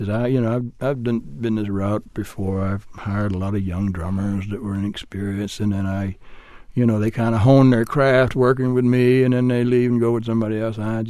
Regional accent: Charleston, United States; I'm just from Charleston, and I'm just here to learn.

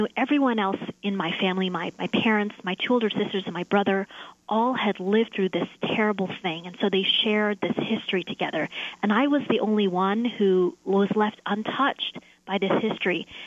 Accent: United States; I grew up in America with all of the opportunities and the privileges that come with that.

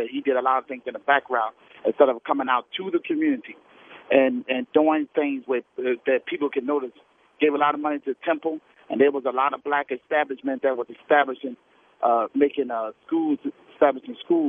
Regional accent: Philadelphia, Pennsylvania, United States; I work in a St. Paul a community center, and I'm from Philadelphia.

